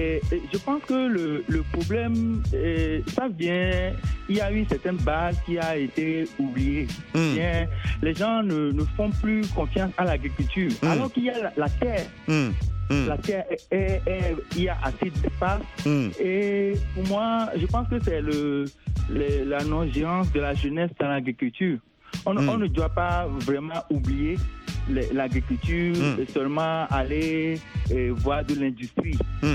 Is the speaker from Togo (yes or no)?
yes; Kpalimé, Plateaux, Togo; moi, je viens du Togo.